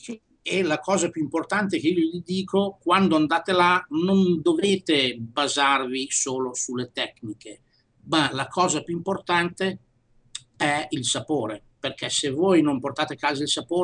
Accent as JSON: {"language": "Italian", "region": "Emilia-Romagna", "country": "Italy", "tie": "born or raised there", "moved": "as an adult", "said": "non sono cresciuto in Sicilia, capito? Però, essendo cresciuto in Emilia-Romagna, essermi mosso a 34 anni"}